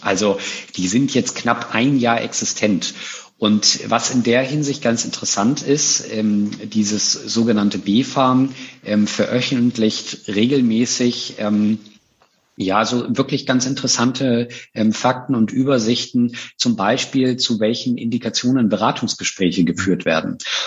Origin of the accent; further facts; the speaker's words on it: Northern Germany, Germany; born there; Ich bin das als gebürtiges Nordlicht